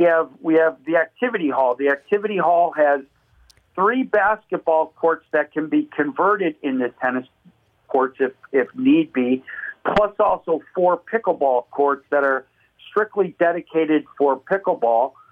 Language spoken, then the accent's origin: English; Hoffman Estates, Illinois, United States; moved away as an adult; now in Marinette, United States; But yeah, so I grew up in Hoffman Estates, lived there for 19 years, and then joined the service, and have never been back.